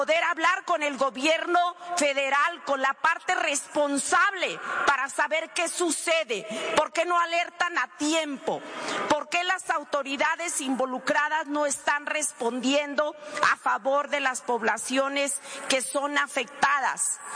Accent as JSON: {"language": "Spanish", "region": "Baja California Sur", "country": "Mexico", "said": "Yo vengo de Baja California Sur, acabamos de pasar el huracán Norma"}